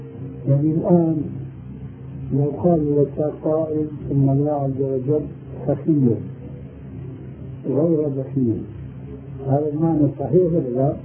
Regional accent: Syria; وكلها لا تجوز عندنا في سوريا يقولون توكلنا على الله عليك

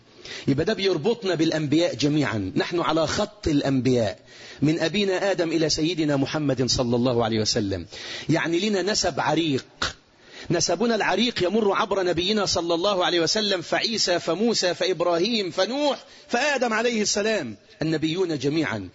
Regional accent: Egypt; بلدنا مصر

